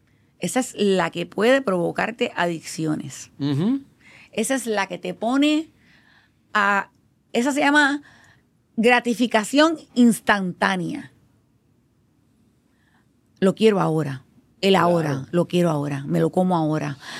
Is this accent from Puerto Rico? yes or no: yes; Puerto Rico; nosotros, como los puertorriqueños